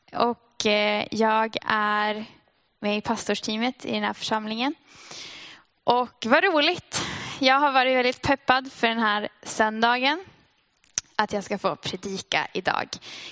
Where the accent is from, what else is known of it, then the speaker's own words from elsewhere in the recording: Västerbotten County, Sweden; jag är från Västerbotten och i Umeå är det fortfarande ganska mycket snö.